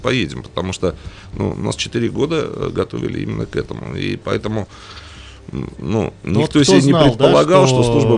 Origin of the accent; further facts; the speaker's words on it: Uryupinsk, Volgograd Oblast, Russia; А знаете, я, наверное, больше из Урюпинска, да?